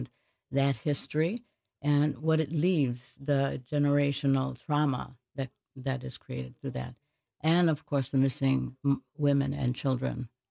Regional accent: Racine, Wisconsin, United States; Right. I am born and raised in Racine.

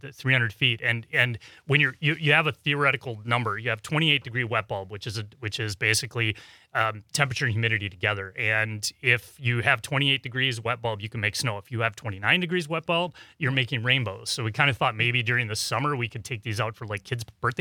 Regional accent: Watertown, Wisconsin, United States; And I grew up in Watertown.

